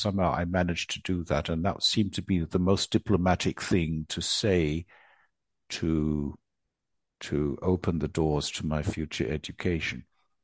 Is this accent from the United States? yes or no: no; Australia; also born or lived in Germany / Japan; I was born in Germany, but I spent the first 4 years of my life in Japan. And then in 1966, we moved to Australia. We arrived in February 1966.